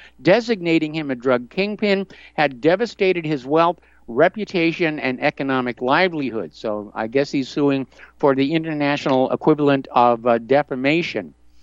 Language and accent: English; New Hampshire, United States; also born or lived in Hawaii; now in Indiana, United States; But I grew up with canning in New Hampshire. And now here in Indiana, we go to the store